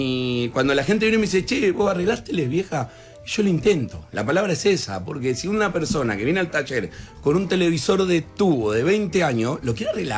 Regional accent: Hudson, Buenos Aires Province, Argentina; Soy de Hudson, gente que quede claro.

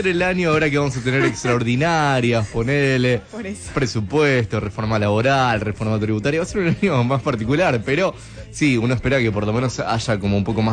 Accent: Temperley, Buenos Aires Province, Argentina; now in Almagro, Argentina; Yo soy de Temperley y la paso, ahora estoy viviendo en Almagro, pero originalmente soy de Temperley y paso las fiestas allá.

